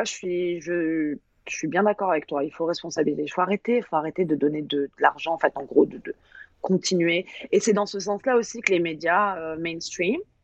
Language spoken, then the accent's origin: French; France; on est très, très, très arrogant en tant que Français.